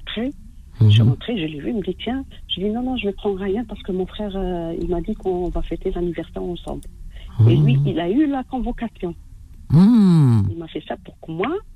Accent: Oran, Oran Province, Algeria; moi je suis d'Oran.

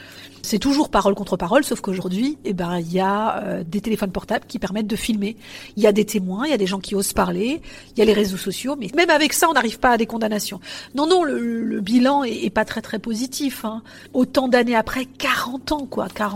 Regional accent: France; j'ai beau avoir la nationalité algérienne, aller en Algérie, je suis française, clairement.

